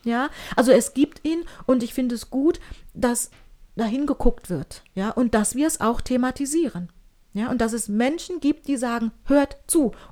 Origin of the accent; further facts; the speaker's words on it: Germany; first language German; Ich bin Deutsche, ich möchte nicht jeden Tag hören, ich spreche gut Deutsch, es ist meine Muttersprache.